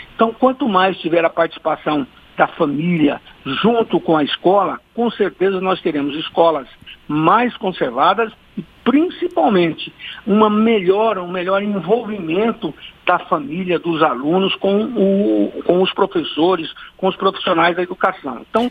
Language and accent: Portuguese; Mato Grosso, Brazil; eu sou do Mato Grosso. O Mato Grosso hoje é o estado da agricultura com tecnologia de ponta.